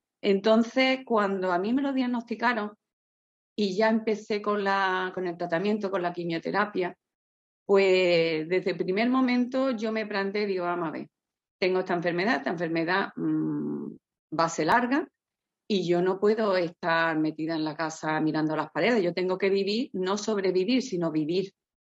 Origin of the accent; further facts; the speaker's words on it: Cádiz, Andalusia, Spain; como he dicho, yo soy de Cádiz.